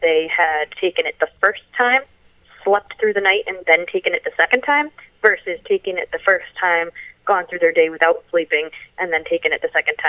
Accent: Boston, Massachusetts, United States; South Boston Collaborative, where I got a lot of my training, which is a substance abuse clinic in my hometown.

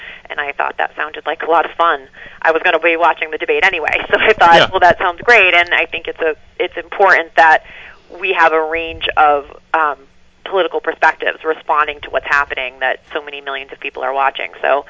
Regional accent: Manchester, Massachusetts, United States; also born or lived in Gloucester; I was born here in Gloucester. As were … And we lived here for a little bit in Magnolia. We moved to Manchester when I was in elementary school, and we lived there for 10 years.

